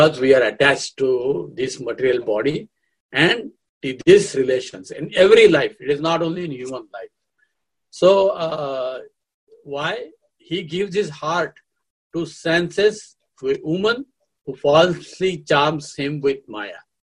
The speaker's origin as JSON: {"language": "English", "town": "Pune", "region": "Maharashtra", "country": "India", "moved": "yes", "said": "because just about before I came here from India, the in Pune, in our society, there are so many dogs."}